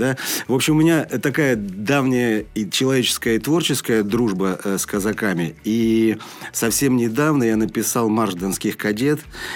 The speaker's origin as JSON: {"language": "Russian", "region": "Moscow", "country": "Russia", "tie": "born or raised there", "also_born_or_lived": "Rostov-on-Don", "said": "родился я действительно в Ростове, воспитался я действительно в Москве, окончив там и литературный институт, и вообще."}